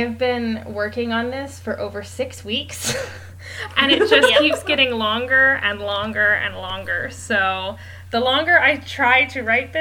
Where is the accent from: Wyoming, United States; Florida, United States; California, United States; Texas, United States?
Texas, United States; I am from Texas.